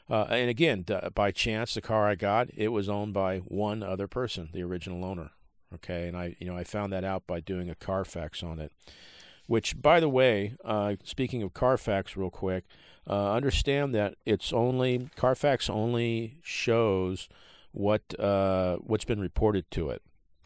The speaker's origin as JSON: {"language": "English", "region": "West Coast", "country": "United States", "tie": "born or raised there", "said": "I'm on the West Coast, and I've lived here all my life, born and raised on the West Coast."}